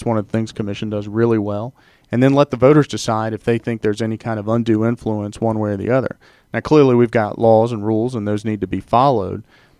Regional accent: Atlanta, Georgia, United States; I grew up in Atlanta. I lived in Smyrna, lived in Sandy Springs, lived in Buckhead, pretty much every part of this district

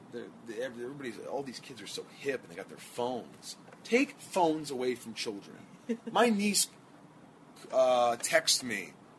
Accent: Newburgh, Indiana, United States; I go to play wiffle ball in my small town where I grew up in Newburgh, Indiana, in Evansville, twice a year.

